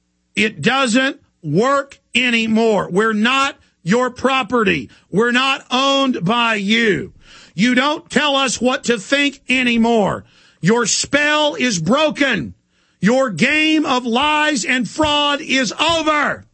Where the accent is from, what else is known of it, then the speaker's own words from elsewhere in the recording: Dallas, Texas, United States; I got attempted mugged a few times growing up in Dallas